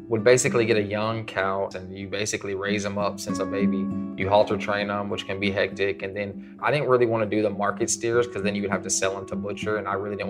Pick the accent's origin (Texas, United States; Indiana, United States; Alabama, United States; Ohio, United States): Texas, United States; Rockwall; I'm 36 years old. I'm from Rockwall, Texas, and I've been wrongly convicted for 17 years.